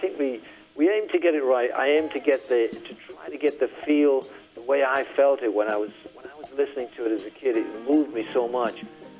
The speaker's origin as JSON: {"language": "English", "town": "Middlesbrough", "region": "North East England", "country": "United Kingdom", "tie": "born or raised there", "said": "It's a long way from Middlesbrough, my hometown"}